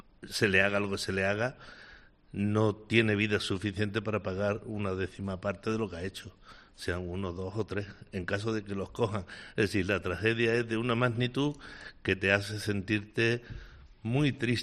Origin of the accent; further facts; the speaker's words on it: Andalusia, Spain; el pueblo andaluz tiene mucho eso, que la tragedia la vivimos muy fuerte